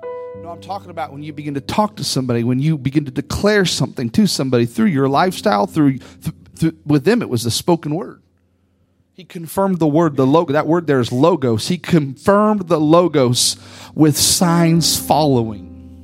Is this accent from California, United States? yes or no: no; Seattle, Washington, United States; He's from South Carolina. I'm from Seattle.